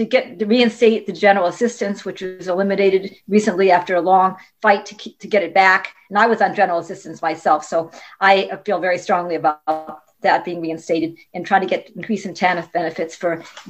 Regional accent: Milwaukee, Wisconsin, United States; I'm originally from Milwaukee.

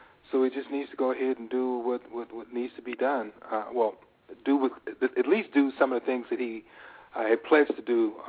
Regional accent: Pennsylvania, United States; I came from Western Pennsylvania, and, you know, we had strip mining.

